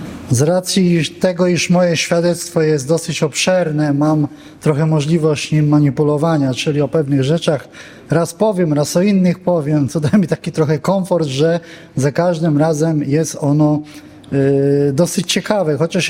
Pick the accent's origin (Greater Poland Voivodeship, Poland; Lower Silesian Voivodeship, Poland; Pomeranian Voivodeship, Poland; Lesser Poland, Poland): Lower Silesian Voivodeship, Poland; Legnica; urodziłem, wychowałem się w Legnicy, jest to stary gród piastowski na Dolnym Śląsku.